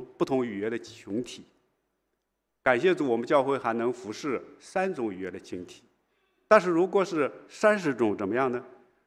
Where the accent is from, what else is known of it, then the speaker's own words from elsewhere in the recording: China; now in Singapore; 当他们听说我是从中国来，在新加坡已经待了大概十多年